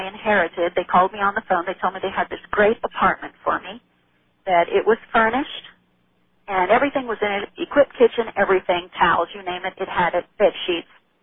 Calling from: Texas, United States; Calling you from Texas.

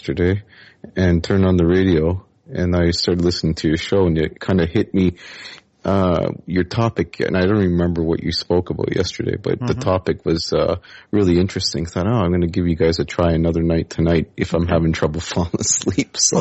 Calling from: Canada; I'm calling from Canada.

